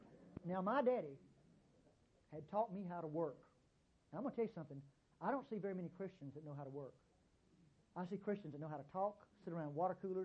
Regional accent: Mississippi, United States; Well, I was from Mississippi. I grew up knowing about heat.

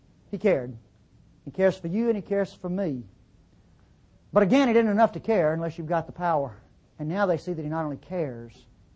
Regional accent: Mississippi, United States; But you got to remember, I'm from North Mississippi.

